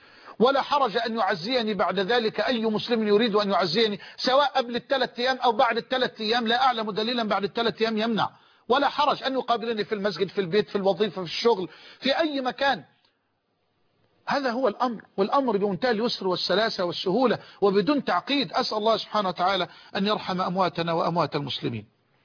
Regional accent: Egypt; بلدنا مصر

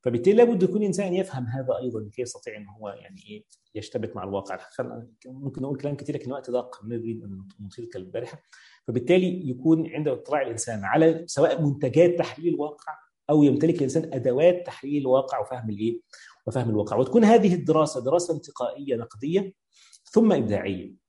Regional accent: Egypt

